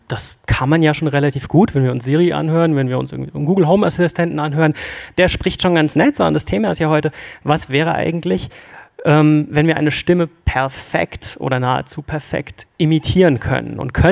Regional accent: Hamburg, Germany; Wie man an meinem Moin schon hört, komme ich aus Hamburg

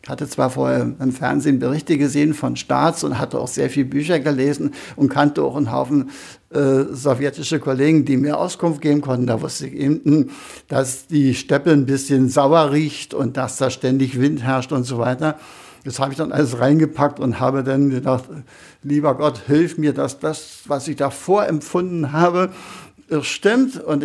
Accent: East Germany, Germany; Wir durften uns ja in dem Sinne nicht als Deutsche bezeichnen, wir waren DDR-Bürger.

